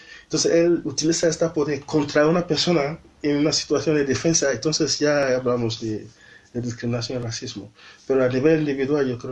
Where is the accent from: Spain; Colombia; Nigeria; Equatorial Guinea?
Nigeria; Benin City, Edo; Spanish is a second language; moved away; la mayoría de las mejores casas que tenemos en mi pueblo, Benin City, son casas construidas por las chicas que han venido a trabajar